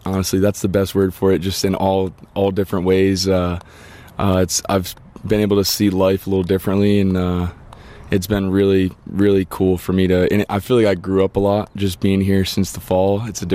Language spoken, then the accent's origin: English; Rhode Island, United States; I played 5 years at the University of Rhode Island, a D1 out of Rhode Island, my home state